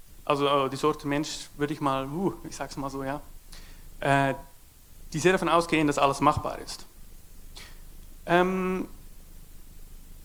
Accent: Netherlands; German is a second language; bin ja Niederländer.

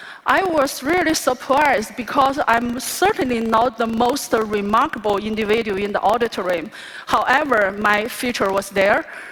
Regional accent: Beijing, China; from Beijing, China.

